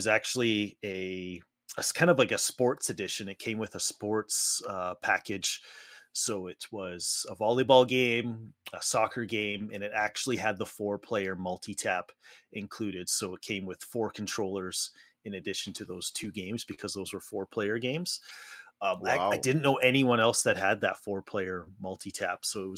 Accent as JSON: {"language": "English", "country": "Canada", "said": "but being Canadian, we are of the stereotype of everyone being able to play and watch hockey."}